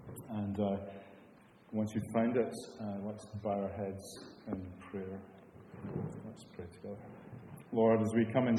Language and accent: English; Scotland, United Kingdom; I'm a Scotsman, come from Ayrshire. I work in Solihull, but I just want to let you know that I don't have an accent.